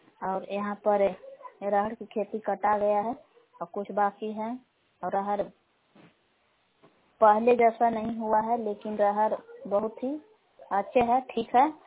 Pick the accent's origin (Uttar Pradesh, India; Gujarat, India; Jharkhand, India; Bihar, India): Bihar, India; Bela; ग्राम बेला, जिला कैमूर, वहाँ की निवासी हूँ।